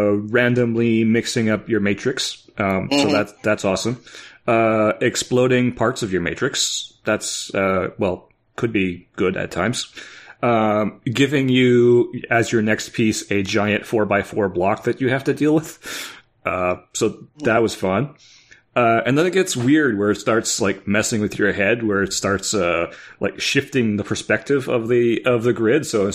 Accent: Canada; As for me, I'm Canadian, so I can't vote, unfortunately.

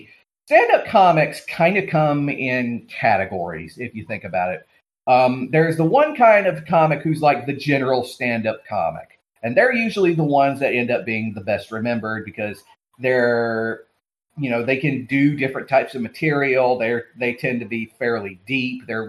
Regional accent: Georgia, United States; But, you know, I'm from Georgia, so, yeah.

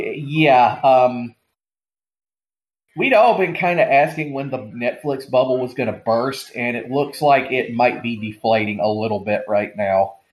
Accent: Georgia, United States; We got a bit of political stories that came out of my home state of Georgia.

